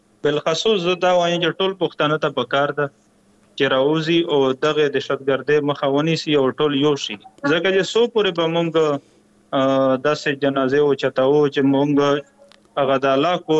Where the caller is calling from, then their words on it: Bannu, Khyber Pakhtunkhwa, Pakistan; خبرې کوم ضلع بنو نه.